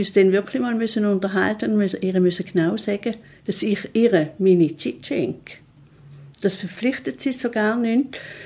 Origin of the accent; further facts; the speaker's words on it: St. Gallen, Switzerland; Und wir sind beide St. Galler, wir kennen die gleichen Leute, wir kennen die gleichen Orte